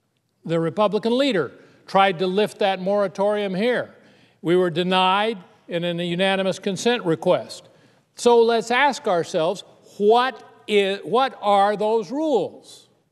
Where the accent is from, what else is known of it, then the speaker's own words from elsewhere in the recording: Utah, United States; I attended the 4th of July parade in my home state. It being Utah